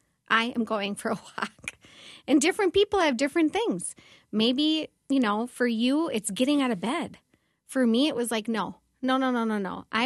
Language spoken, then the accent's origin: English; Minnesota, United States; accent: Minnesota; One thing they loved about me, which is so annoying, was my Minnesota accent.